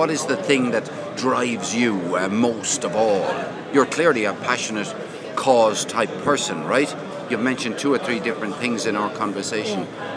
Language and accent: English; Limerick, Munster, Ireland; born there; now in Cork, Ireland; I live in Cork now, but I was born in Limerick.